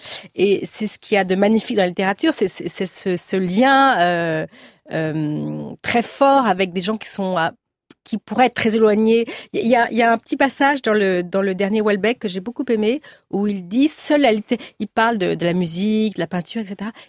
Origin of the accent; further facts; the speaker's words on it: Paris, Île-de-France, France; Moi, je viens d'une famille assez bourgeoise. J'ai souvent raconté dans mes livres. J'ai été élevée à Paris dans une famille intellectuelle de la rive gauche